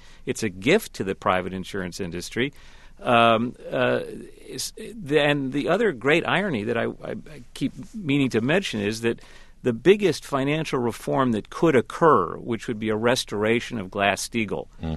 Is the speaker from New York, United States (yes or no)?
no; Chicago, Illinois, United States; I'm from Chicago, and anybody who tries to who gets out of line